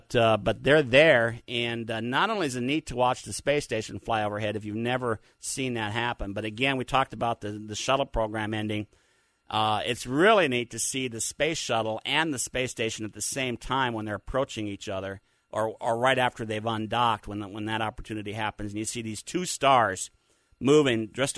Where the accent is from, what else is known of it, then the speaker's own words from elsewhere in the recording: Minnesota, United States; when I was growing up in Minnesota, I used to watch, Apollo moonwalks on one channel and Star Trek reruns on the other